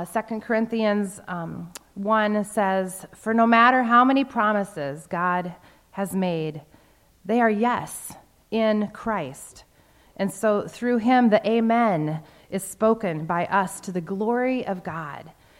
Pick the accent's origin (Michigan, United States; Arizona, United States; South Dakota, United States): South Dakota, United States; for this Dutch girl who was born and raised in South Dakota to be among other pastors from different ethnic and cultural backgrounds.